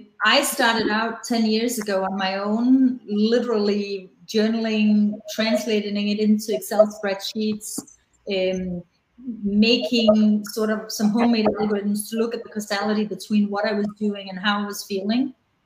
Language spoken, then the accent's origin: English; Denmark; I'm originally from Legoland, also known as Denmark.